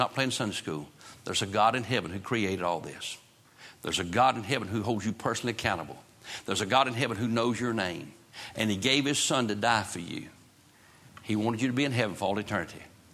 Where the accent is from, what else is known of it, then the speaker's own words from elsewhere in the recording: North Carolina, United States; I'm glad I was born in North Carolina. I'm glad I'm a Tar Heel. I'm glad that I am an American.